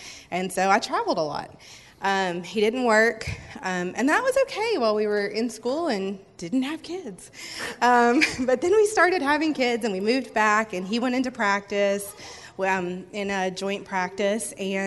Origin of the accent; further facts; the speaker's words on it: Florida, United States; now in Oxford, United States; We are originally from Florida, but we have relocated to Oxford, Alabama. We've been there for almost 4 years, and we've been in practice 3 years as of March.